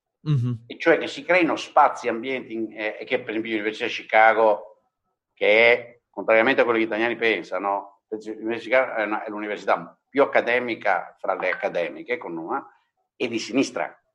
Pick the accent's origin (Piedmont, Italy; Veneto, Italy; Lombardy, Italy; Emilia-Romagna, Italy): Veneto, Italy; io personalmente, da buon veneto, serenissimo, culturalmente